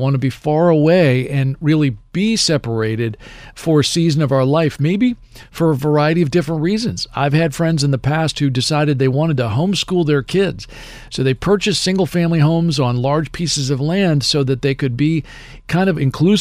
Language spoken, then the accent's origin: English; Potomac, Maryland, United States; Now, I ultimately moved back into the house that I grew up in Copenhagen, in Potomac, Maryland. And I ultimately decided that I wanted to be back into the neighborhood where I grew up.